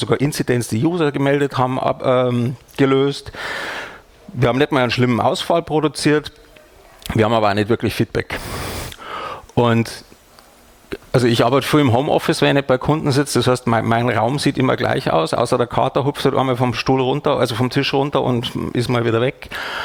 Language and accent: German; Bavaria, Germany; moved away as an adult; Ich bin ja eben gebürtiger Bayer. Wir werden großgezogen mit Laugenbrezeln, mit Salz. Die kriegt man bei uns schon lutschend als Baby im Wagen. Und bin dann vor 10 Jahren, glaube ich, umgezogen nach Hessen.